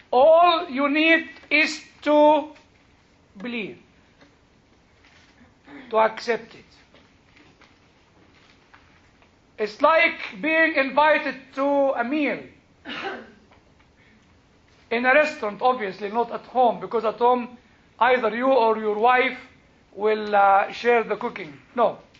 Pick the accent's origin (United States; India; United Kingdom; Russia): United Kingdom; This is how we speak as British.